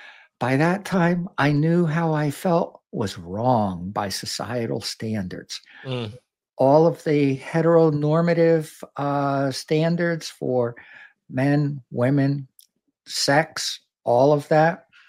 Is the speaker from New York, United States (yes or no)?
yes; Fishkill, New York, United States; born or raised there